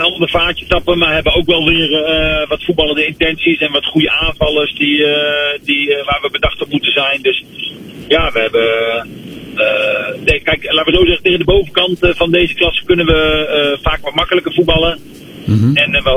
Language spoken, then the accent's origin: Dutch; Apeldoorn, Gelderland, Netherlands; ik kom uit Apeldoorn.